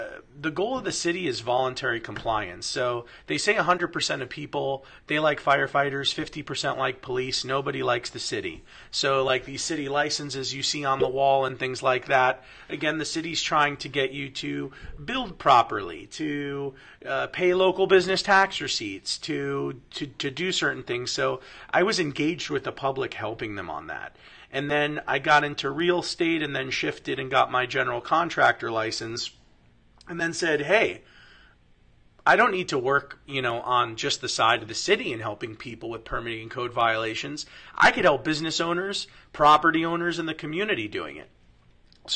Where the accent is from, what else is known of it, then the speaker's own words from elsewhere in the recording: Weston, Florida, United States; And we've seen that in waves growing up in Weston.